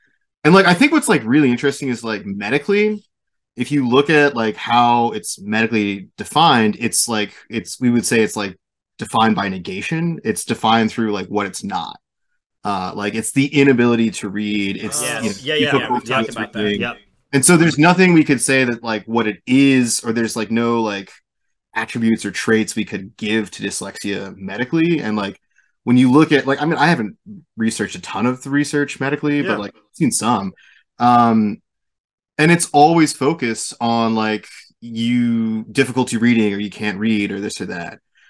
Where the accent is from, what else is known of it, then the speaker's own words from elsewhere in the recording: Baltimore, Maryland, United States; I grew up in Baltimore, which is it's like a hotbed for like dyslexic schools.